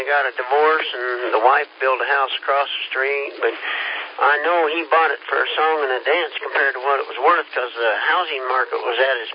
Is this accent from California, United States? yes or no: no; Kansas, United States; I said, I'm from Kansas, and I said, I couldn't live that way.